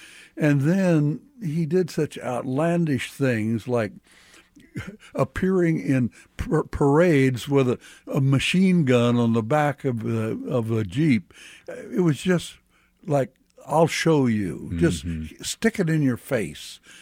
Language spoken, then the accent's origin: English; Mission, Kansas, United States; I was born in Kansas City, Kansas, mm-hmm. but my parents moved me as an infant to Mission, Kansas.